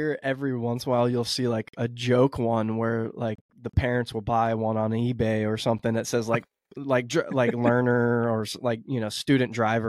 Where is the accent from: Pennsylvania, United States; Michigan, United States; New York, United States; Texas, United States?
Texas, United States; growing up in Texas